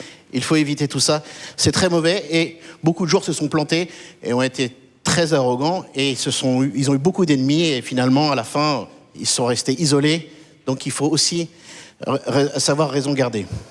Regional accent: Évry, Île-de-France, France; Je viens d'Evry.

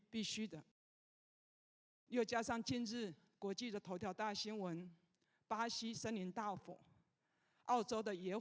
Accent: Chianan Plain, Taiwan; 比如说我来自嘉南平原，那现在一眼我放过去，田里面都是重工厂

